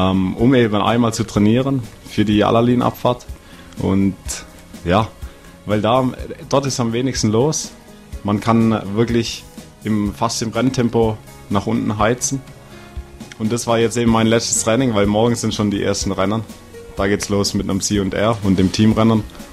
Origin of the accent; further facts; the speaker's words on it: Germany; now in Saas-Fee, Switzerland; Ich komme aus Deutschland, wohne aber seit 4 Jahren in Saas-Fee